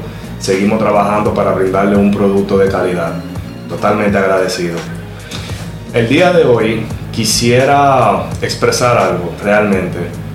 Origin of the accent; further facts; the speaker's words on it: Dominican Republic; como dominicano me duele ver ese tipo de situaciones